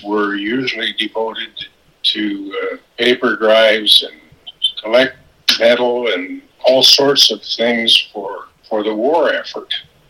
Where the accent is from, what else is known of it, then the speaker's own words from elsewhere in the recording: Peru, Indiana, United States; also born or lived in Fort Wayne; I grew up in Peru, Indiana, and also in Fort Wayne.